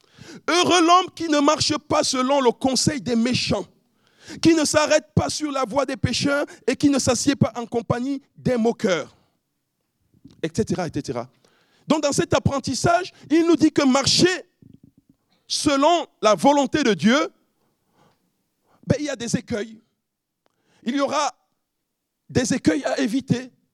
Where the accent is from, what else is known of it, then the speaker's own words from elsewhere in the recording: Cameroon; Chez moi au Cameroun, on dit dja, dja, dja.